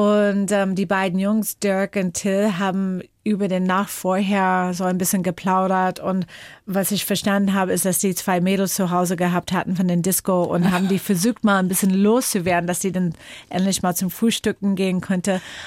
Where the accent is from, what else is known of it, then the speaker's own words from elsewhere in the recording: Seattle, Washington, United States; German is a second language; also born or lived in Germany; dass ich in Deutschland gewohnt und gelebt habe, 12 Jahre lang, und eigentlich stamme ich aus Seattle, Washington